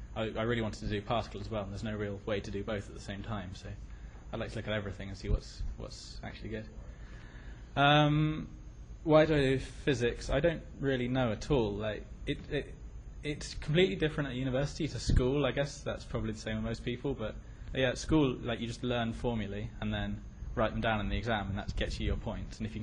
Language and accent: English; England, United Kingdom; from England.